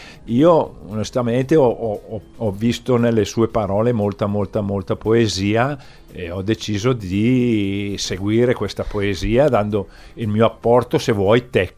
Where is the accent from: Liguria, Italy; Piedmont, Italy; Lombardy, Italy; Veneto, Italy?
Lombardy, Italy; Brescia; moved away; also born or lived in Bologna / Trieste; io sono di Brescia